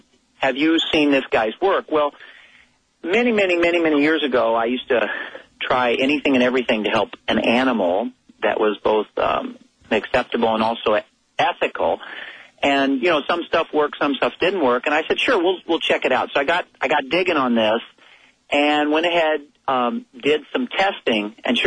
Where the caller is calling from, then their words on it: Illinois, United States; Well, it's a little more blustery than I like Central Illinois where I'm at. And I was raised on a dairy farm